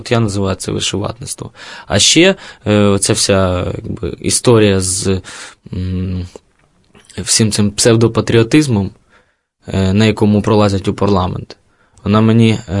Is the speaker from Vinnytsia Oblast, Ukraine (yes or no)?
no; Kyiv, Ukraine; Я виріс в Києві